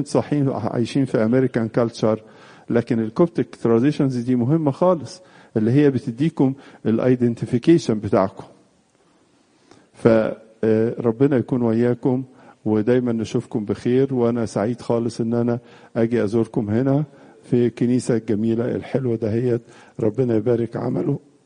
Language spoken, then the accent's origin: Arabic; Egypt